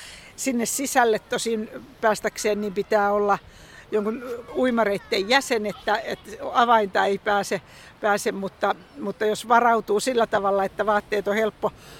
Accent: Kuru, Pirkanmaa, Finland; koska mä olen Kurusta kotoisin

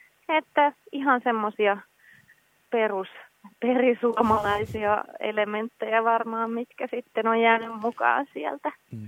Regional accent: Orivesi, Pirkanmaa, Finland; also born or lived in Tampere; mä oon syntyperäinen tamperelainen, että oon pari ensimmäistä elinvuotta Tampereella asunut ja sitten siinä Orivedellä Tampereen kupeessa nuoruuteni viettänyt ja sitten jossain kohtaa parikymppisenä palannut sitten Tampereelle vielä vähäksi aikaa asumaan

